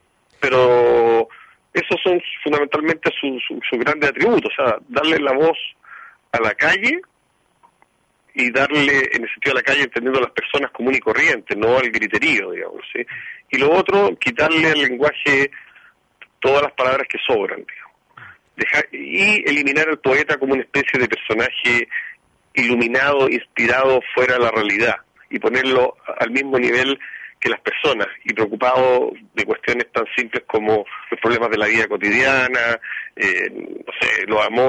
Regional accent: Chile; porque somos chilenos y aprendimos a convivir con eso

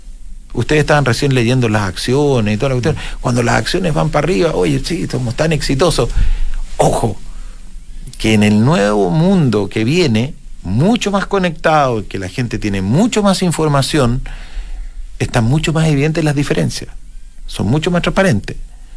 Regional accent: Chile; las encuestas de cómo somos los chilenos, este es un país que cree en el esfuerzo personal

